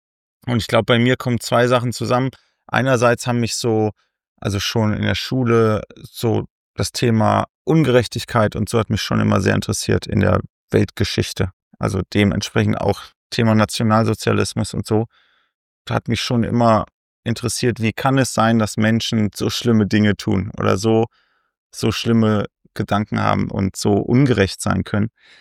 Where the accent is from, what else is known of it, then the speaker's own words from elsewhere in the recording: Göttingen, Lower Saxony, Germany; Wir kommen ja eigentlich alle aus Göttingen. Das war ein sehr behüteter Raum, was Rechtsextremismus angeht. Ich bin aufgewachsen mit bunten Haaren und sonst was als Jugendlicher